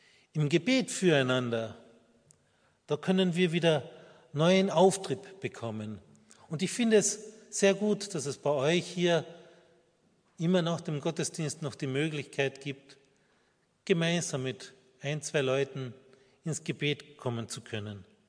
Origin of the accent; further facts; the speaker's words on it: Carinthia, Austria; Bei mir in meiner Heimat in Kärnten